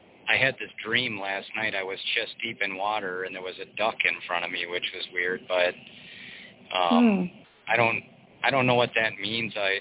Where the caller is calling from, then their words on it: Wisconsin, United States; I'm in Wisconsin.